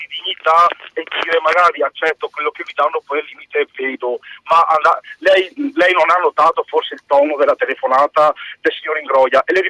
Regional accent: Venice, Veneto, Italy; Io sono di Venezia, però abito molto vicino a Padova, la mia città di riferimento è Padova.

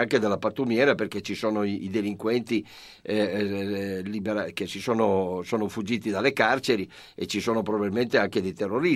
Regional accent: Piedmont, Italy; è un'espressione piemontese, pielandi, scappare, prendere l'abbrivio e venire qui da noi.

